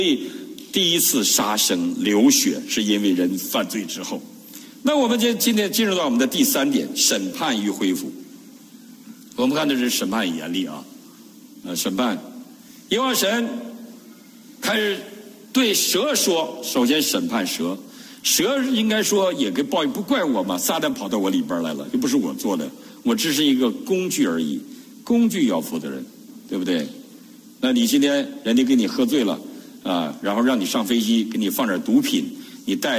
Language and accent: Chinese; Northeast China, China; 我们东北人全是汉奸，不是汉奸就亡国奴。